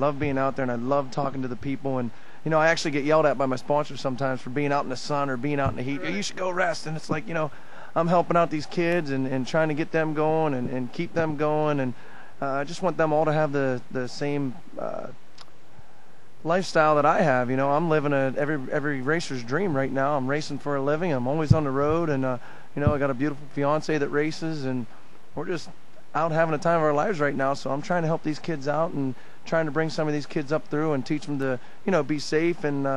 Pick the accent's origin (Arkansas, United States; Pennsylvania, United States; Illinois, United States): Pennsylvania, United States; I'm from Pennsylvania. We haven't had any heat lately, so...